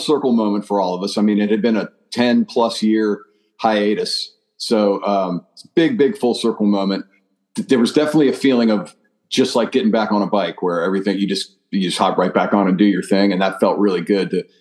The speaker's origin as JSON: {"language": "English", "town": "Montgomery Village", "region": "Maryland", "country": "United States", "tie": "born or raised there", "said": "I grew up in Montgomery Village. So a lot of my friends made that move just north to Frederick."}